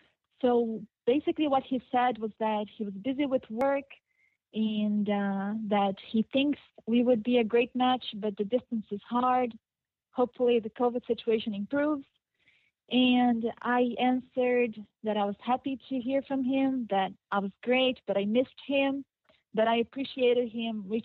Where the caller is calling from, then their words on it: Netherlands; So, I'm calling from the Netherlands.